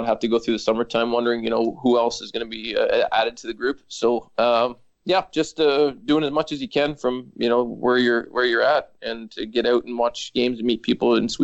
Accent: Canada; It's just kind of part of growing up in Canada.

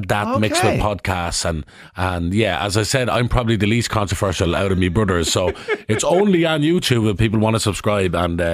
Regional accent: Dublin, Leinster, Ireland; Obviously, I'm from Darndale

